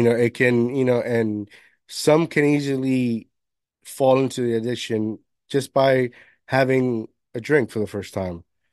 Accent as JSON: {"language": "English", "country": "Puerto Rico", "tie": "born or raised there", "said": "I grew up in and I was born here, but I grew up in Puerto Rico in an island with my grandparents, and they owned the bar."}